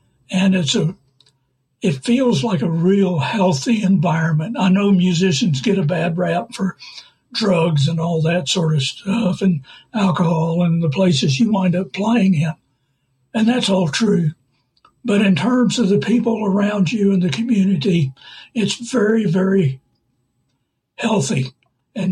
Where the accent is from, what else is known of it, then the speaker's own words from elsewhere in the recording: Norman, Oklahoma, United States; I'm from Norman, Oklahoma, so there was not, it was a lot of country music and Western swing